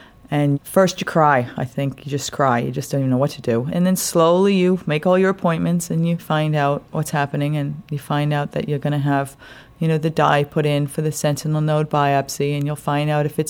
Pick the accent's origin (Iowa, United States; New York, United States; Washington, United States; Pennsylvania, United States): New York, United States; I went to Memorial Sloan Kettering in Manhattan because I'm from New York. I live out on Long Island.